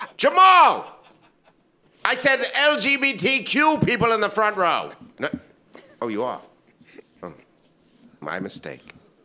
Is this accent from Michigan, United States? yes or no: no; Texas, United States; It's so cool to be gay growing up in Texas.